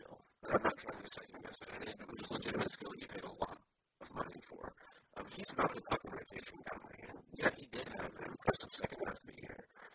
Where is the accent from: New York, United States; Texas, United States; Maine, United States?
Texas, United States; I was raised in Texas, you know, Christ's sake. I mean, I had my high school football games, and more, it had 17,000 people out.